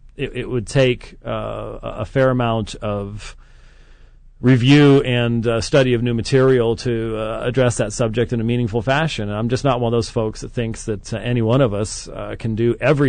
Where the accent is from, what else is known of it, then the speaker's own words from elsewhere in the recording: England, United Kingdom; accent: English; if I had broken into my English accent, no one could have told the difference between the two of us.